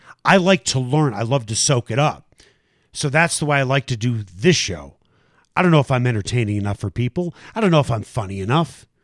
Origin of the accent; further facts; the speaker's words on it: Chicago, Illinois, United States; When I grew up in Chicago, I like to do this radio show like the show I used to listen to in Chicago.